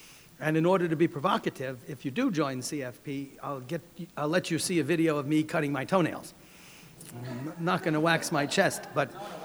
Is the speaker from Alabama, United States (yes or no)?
no; New York, United States; And I grew up in New York.